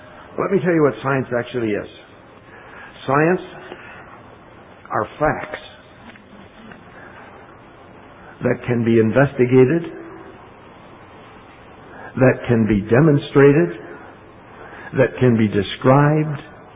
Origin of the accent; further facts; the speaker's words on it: Canada; born there; I was born in Canada too